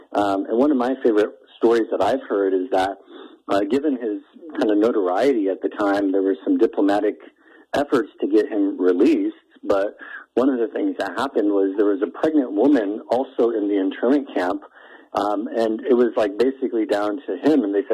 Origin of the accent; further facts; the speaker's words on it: Great Falls, Montana, United States; born there; I was born in Great Falls, so this is really a big honor.